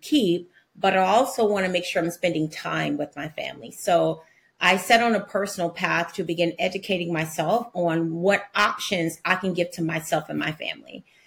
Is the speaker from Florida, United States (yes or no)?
no; Mississippi, United States; Born and raised in Mississippi, and that's just a little bit about me.